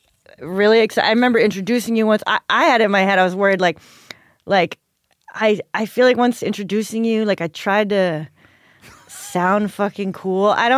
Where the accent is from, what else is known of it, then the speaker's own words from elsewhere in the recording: Chappaqua, New York, United States; In New York suburbs, like Westchester.